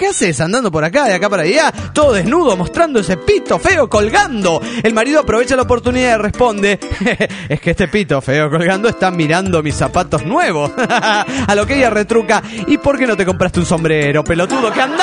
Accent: Naucalpan, State of Mexico, Mexico; de Naucalpán, Estado de México.

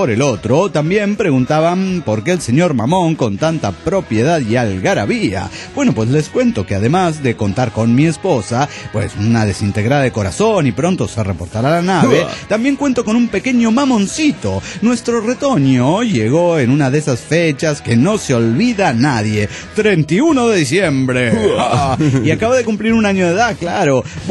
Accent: Axochiapan, Morelos, Mexico; de Axo Japan, Morelos, México.

